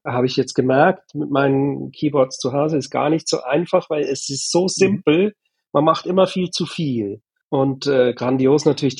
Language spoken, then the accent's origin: German; Bremgarten, Aargau, Switzerland; also born or lived in Zürich; ich bin in Zürich geboren. War bis eins da, aber meine Eltern fanden dann mit kleinem Kind und Stadt nicht so toll. Und wir sind dann aufs Land gezogen, etwa 30 Kilometer von Zürich. Bremgarten heißt das Dorf, also Städtchen. Da bin ich eigentlich bis 20 war ich da.